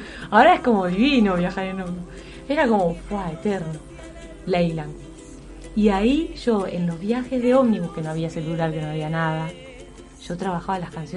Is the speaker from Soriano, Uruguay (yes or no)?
no; Montevideo, Uruguay; que nosotros como montevideanos no estamos tan atentos, ¿no?